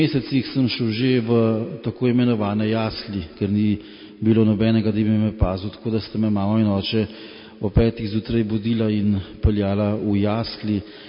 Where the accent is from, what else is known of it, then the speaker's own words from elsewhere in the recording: Ljubljana, Central Slovenia, Slovenia; accent: Ljubljana; Po govorici boste ugotovili, da nisem Dolenc, da nisem Gorenc, ampak da govorim pogosto pokvarjeno ljubljanščino. Tako da sem Ljubljančan, rojen je takole, recimo, da bomo rekli 42 let pa 11 mesecev.